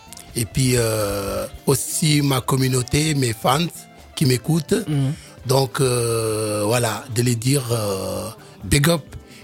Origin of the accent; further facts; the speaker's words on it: Ziguinchor, Senegal; now in France; parce que je viens de la Casamance, département de Jianchor, c'est là-bas je suis né. Donc j'ai grandi avec cette soif de vivre la musique. Après, je suis arrivé à Dakar, atterri en France.